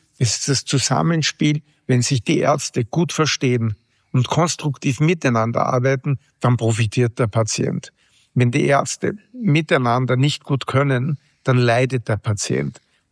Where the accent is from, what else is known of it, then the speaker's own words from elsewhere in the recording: Linz, Upper Austria, Austria; ich bin ja Linzer